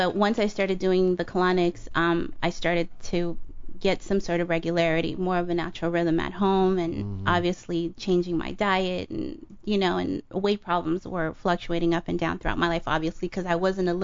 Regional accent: Los Angeles, California, United States; I was born in Los Angeles, and I've been a resident of the San Fernando Valley since I was born.

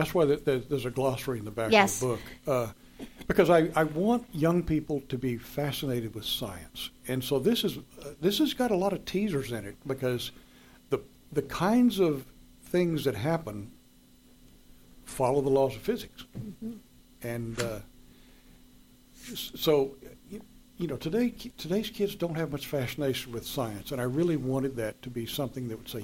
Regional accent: Texas, United States; Growing up in West Texas, we had this legend that was going around about the Marfalites.

